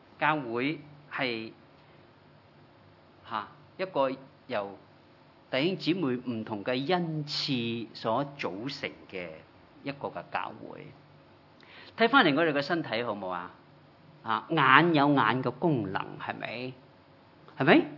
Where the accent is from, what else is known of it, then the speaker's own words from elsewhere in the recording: Hong Kong; born there; 我係廣東人，係咪啊？嚇！我生於香港